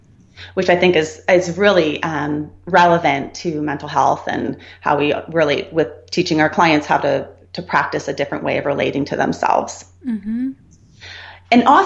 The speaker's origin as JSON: {"language": "English", "town": "Santa Barbara", "region": "California", "country": "United States", "tie": "born or raised there", "also_born_or_lived": "Colorado", "said": "And I grew up in Santa Barbara. I've lived here my whole life. I've never surfed."}